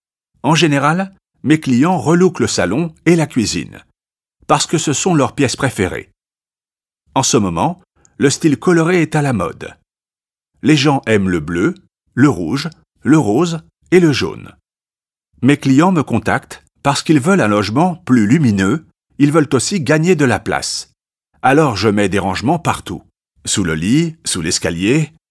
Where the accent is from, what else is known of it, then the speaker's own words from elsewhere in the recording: Brussels, Belgium; j'ai 36 ans, je suis belge et j'habite à Bruxelles.